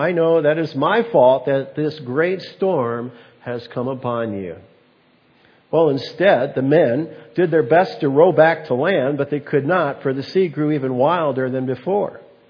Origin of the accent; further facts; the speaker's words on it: Wisconsin, United States; moved away as an adult; now in Arizona, United States; when I came to Arizona from Wisconsin, and I came down to Wisconsin, from Wisconsin to Arizona to plant a church.